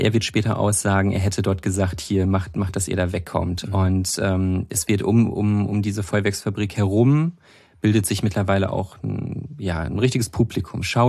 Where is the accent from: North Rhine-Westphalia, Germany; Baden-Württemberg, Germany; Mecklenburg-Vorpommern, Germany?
North Rhine-Westphalia, Germany; ich bin da in der Nähe aufgewachsen. Es gibt da diese, also nicht nur Regionalbahn, es gibt da so eine Bundesstraße, die quasi einmal geradeaus von Enschede nach Münster führt, mit vielen, ja, kleineren Städten auf der deutschen Seite, kleineren Städten, Dörfern und so. Aus der Ecke komme ich.